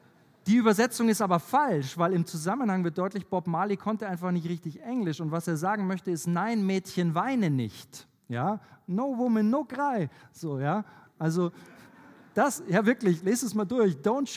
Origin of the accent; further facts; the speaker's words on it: Bavaria, Germany; Als ich als Jugendlicher in Bayern